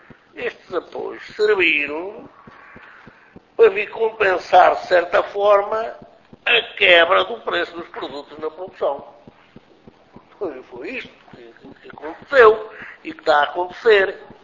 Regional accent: Leiria, Portugal; se eu sou de Leiria

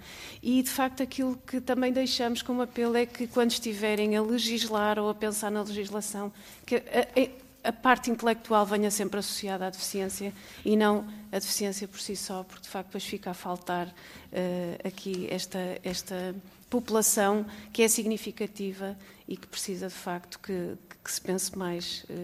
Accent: Porto, Portugal; venho do Porto, peço desculpa pelo meu atraso

